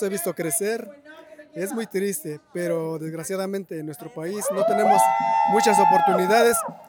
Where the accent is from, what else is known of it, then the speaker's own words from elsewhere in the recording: Mexico; moved away as an adult; yo soy trabajador agrícola y vengo de México y he venido por 20 temporadas acá.